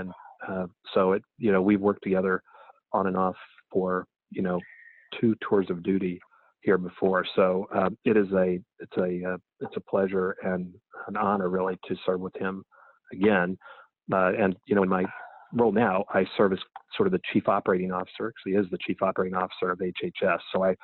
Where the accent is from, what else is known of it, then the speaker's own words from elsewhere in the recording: Illinois, United States; also born or lived in Chicago; now in Washington, D.C., United States; I was raised in Illinois. I lived in Chicago for probably nearly 25 years, on and off in between tours of duty in Washington.